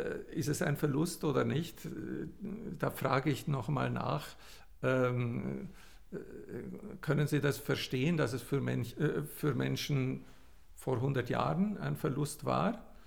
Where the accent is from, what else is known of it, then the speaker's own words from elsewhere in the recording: Romania; now in Graz, Austria; dann war meine Heimatstadt auch nicht in Ungarn, sondern in Rumänien.